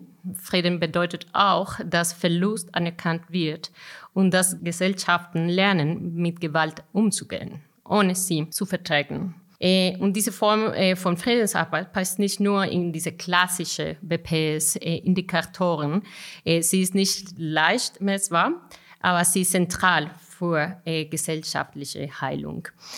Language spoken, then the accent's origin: German; Colombia; Ich komme selbst aus Kolumbien.